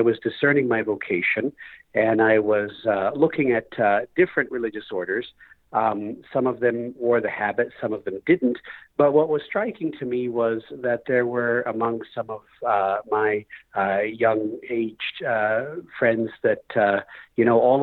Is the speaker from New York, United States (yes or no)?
no; Kansas, United States; returned back to my home state of Kansas